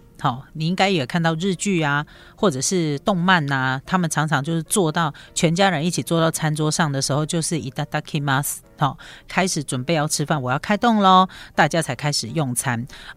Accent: Taiwan

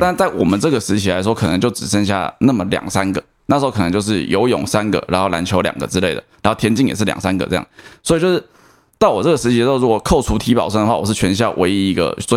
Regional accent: Wufeng, Taichung, Taiwan; 我老家是在雾峰。

